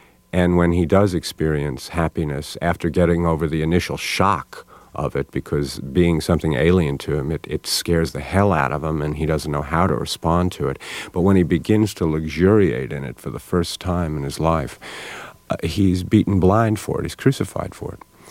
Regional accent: New York City, New York, United States; I grew up in Queens

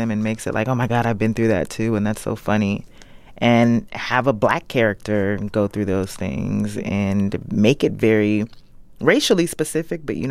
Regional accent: Maryland, United States; no one cared that I came from Maryland

